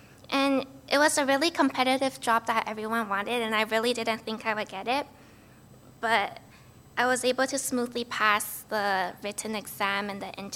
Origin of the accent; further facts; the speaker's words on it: Vancouver, British Columbia, Canada; I'm from Vancouver, and I'm a third-year business student.